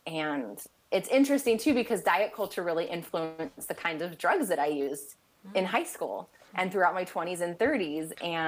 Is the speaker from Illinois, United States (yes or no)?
no; Temecula, California, United States; but it really felt like I grew up in Temecula, which is like right in the middle of San Diego and LA.